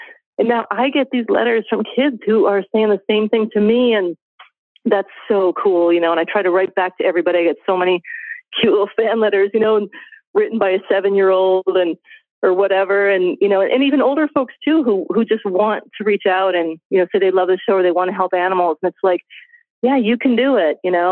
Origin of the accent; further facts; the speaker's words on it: Indiana, United States; I grew up in Indiana, like a suburb.